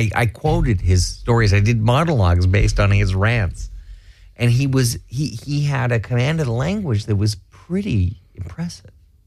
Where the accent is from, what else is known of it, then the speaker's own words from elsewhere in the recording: Malibu, California, United States; I grew up in Malibu.